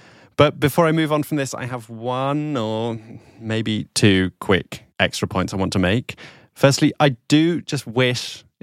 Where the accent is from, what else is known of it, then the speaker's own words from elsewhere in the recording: London, United Kingdom; I'd never felt more proud of being a Londoner or being British